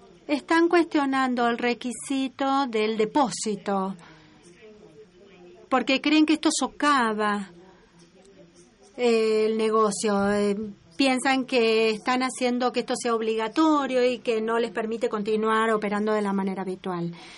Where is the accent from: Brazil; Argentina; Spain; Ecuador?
Brazil; Spanish is a second language; Yo soy de Brasil, originaria